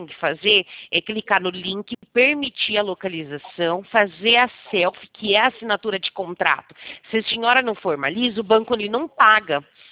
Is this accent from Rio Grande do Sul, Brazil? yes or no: no; Americana, São Paulo, Brazil; eu sou de Americana